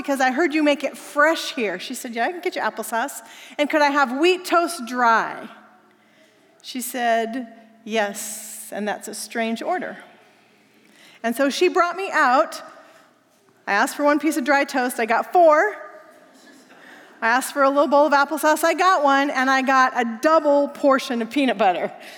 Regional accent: Pacific Northwest, United States; That's what I was raised on up in the Pacific Northwest.

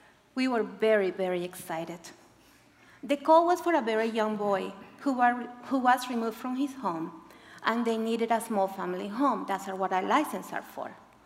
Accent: Colombia; moved away; Many, many years later, I came from Colombia.

